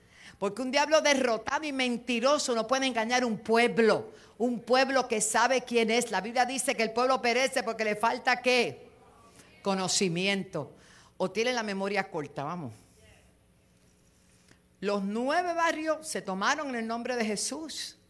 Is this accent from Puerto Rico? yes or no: yes; Puerto Rico; yo vivo en una ciudad, yo soy de La Loza